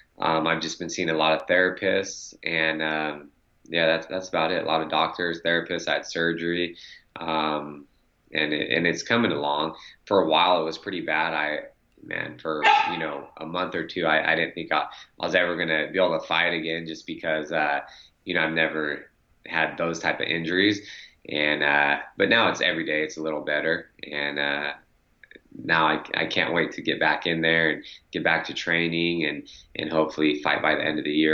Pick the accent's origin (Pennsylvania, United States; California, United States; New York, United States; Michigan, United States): California, United States; Sacramento; I'm from Sacramento, so 2005.